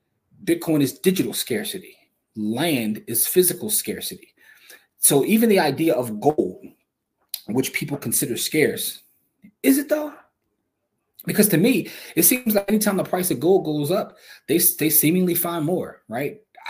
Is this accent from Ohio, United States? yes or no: no; Philadelphia, Pennsylvania, United States; my perspective as being a Philadelphian living in a dense city